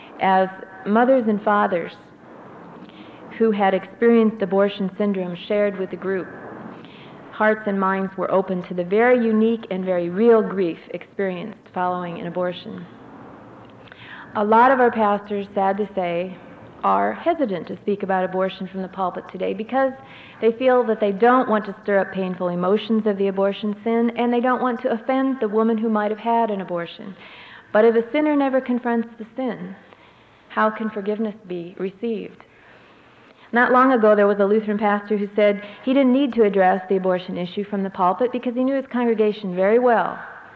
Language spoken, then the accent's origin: English; Iowa, United States; I come from Iowa, the state where, like Missouri and like many of other Midwestern states, we still have the moral values and the good thinking, you know.